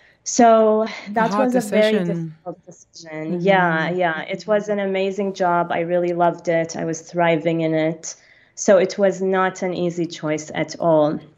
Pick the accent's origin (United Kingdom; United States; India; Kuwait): Kuwait; now in United Arab Emirates; I'm a UAE national. I was born in Kuwait. My mother is Kuwaiti, so I spent about half of my childhood in Kuwait and half of it here in the UAE. And then I left to the US for college and then graduate school and taught there for a while.